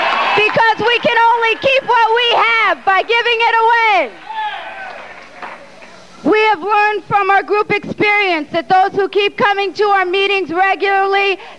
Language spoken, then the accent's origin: English; New York City, New York, United States; I'm an addict from New York City.